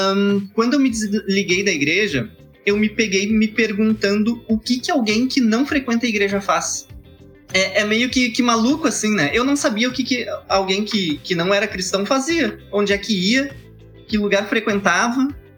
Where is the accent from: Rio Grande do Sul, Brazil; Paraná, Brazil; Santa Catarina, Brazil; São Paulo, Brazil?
Rio Grande do Sul, Brazil; Porto Alegre; sou da periferia de Porto Alegre, né? Tenho uma origem que me identifica muito mais com os mais pobres